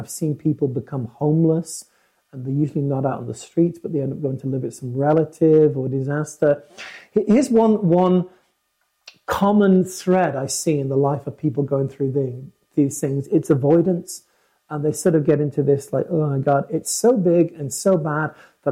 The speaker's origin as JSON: {"language": "English", "country": "United Kingdom", "said": "I'm British."}